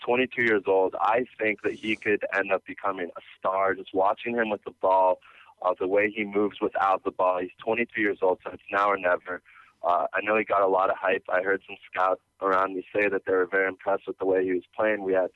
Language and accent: English; Israel; I still expected them not to lose to my home country, Israel.